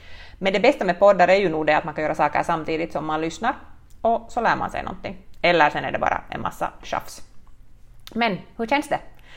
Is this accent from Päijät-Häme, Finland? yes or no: no; Porvoo, Uusimaa, Finland; now in Turku, Finland; Och ursprungligen så är jag från Borgo, men jag känner mig nog idag minst lika mycket som en Åbobo efter 12 år där.